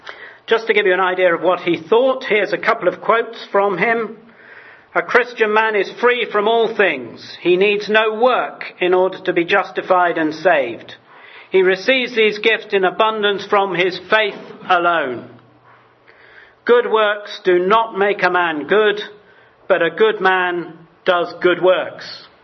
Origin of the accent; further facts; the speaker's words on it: Coventry, West Midlands, United Kingdom; born there; Coventry, I was born in Coventry.